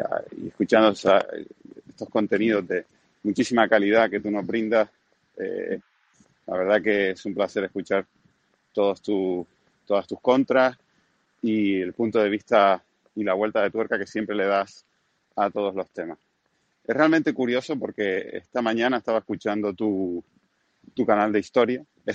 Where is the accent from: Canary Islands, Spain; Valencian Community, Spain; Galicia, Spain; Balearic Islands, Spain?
Canary Islands, Spain; lógicamente yo soy español, incluso de las Islas Canarias.